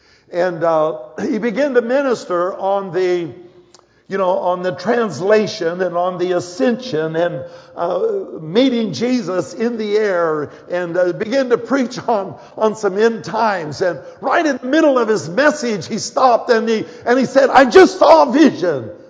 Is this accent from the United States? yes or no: yes; Colorado, United States; I'm from Colorado. We don't deal with cactuses.